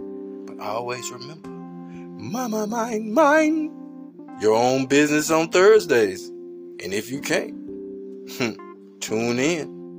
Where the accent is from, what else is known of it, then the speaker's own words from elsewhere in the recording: United States; I can say that, honestly, I am an American. You know, whether I'm black, green, blue, or whatever, I am an American.